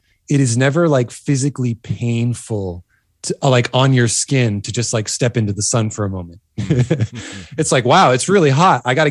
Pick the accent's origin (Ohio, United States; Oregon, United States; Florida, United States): Florida, United States; also born or lived in New York City; now in Austin, United States; So yeah, certainly moving to Austin, and I was born and raised in Florida, which is the Sunshine State.